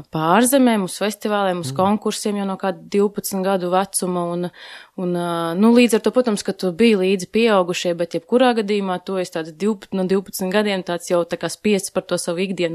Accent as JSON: {"language": "Latvian", "town": "Gulbene", "region": "Gulbene Municipality", "country": "Latvia", "lives_now": "Riga, Latvia", "said": "Es esmu meitene no laukiem, no Gulbenes. Bet nu jau vairāk kā pusdzīvi dzīvo Rīgā, laikam gadu 17"}